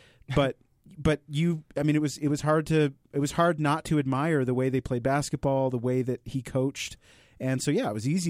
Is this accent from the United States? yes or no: yes; Boston, Massachusetts, United States; I grew up in Boston, and I grew up in the Greg Montross era